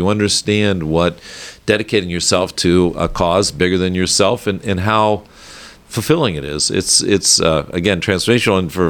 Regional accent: Illinois, United States; also born or lived in Cincinnati; As you mentioned, I was born in Cincinnati. Our family moved to Northern Illinois, a very small town in Northern Illinois.

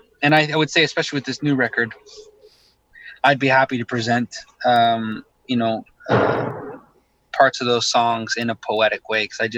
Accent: Ontario, Canada; born there; I was born in Ontario, in Canada.

